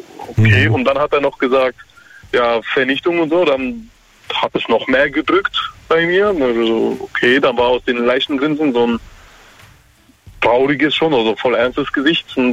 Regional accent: Ketsch, Baden-Württemberg, Germany; Ich komme aus Ketsch, Nähe Schwetzingen.

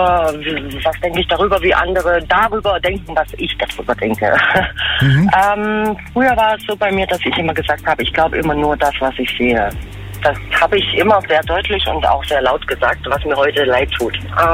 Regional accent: Saxony, Germany; ich komme aus Sachsen.

